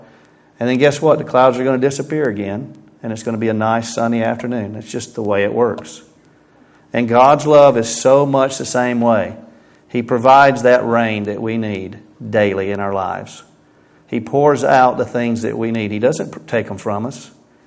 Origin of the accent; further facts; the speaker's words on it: Florida, United States; So I grew up in Florida. I know what rain is like.